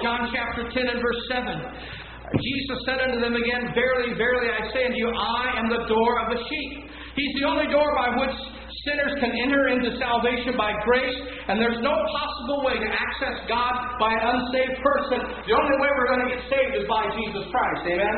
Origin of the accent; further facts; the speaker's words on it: Troy, Michigan, United States; but when I was growing up in Troy, I had went to Eastern Michigan University.